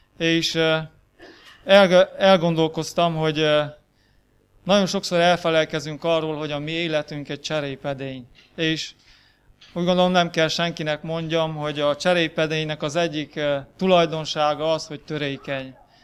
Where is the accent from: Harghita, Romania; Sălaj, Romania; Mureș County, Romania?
Sălaj, Romania; Crasna; Krasznáról vagyok, krasznai vagyok még egyelőre.